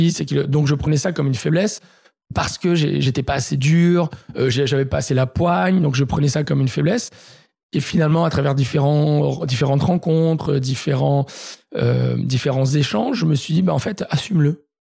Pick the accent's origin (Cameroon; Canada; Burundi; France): France; Marseille, Provence-Alpes-Côte d'Azur; moi, je suis marseillais